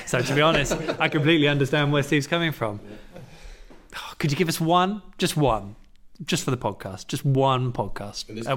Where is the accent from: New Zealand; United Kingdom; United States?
United Kingdom; I am quite British as well in this